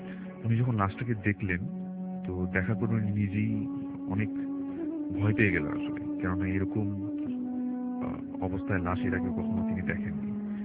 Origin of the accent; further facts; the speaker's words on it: Dhaka, Dhaka Division, Bangladesh; পুরান ঢাকা থেকে এসেছি